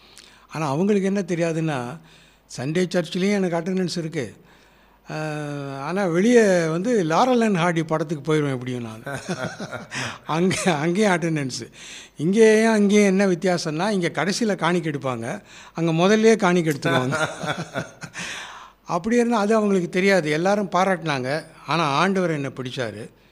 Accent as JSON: {"language": "Tamil", "town": "Udumalaipettai", "region": "Tamil Nadu", "country": "India", "tie": "born there", "said": "உடுமலைப்பேட்டைக்கு வந்து ஊழியம் செஞ்சாங்க. அங்கே தான் நான் பிறந்தேன்."}